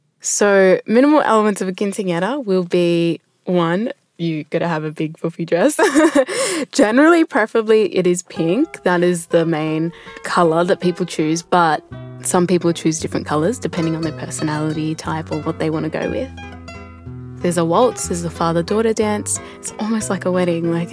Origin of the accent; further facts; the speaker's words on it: El Salvador; No, we're from El Salvador, so Central America.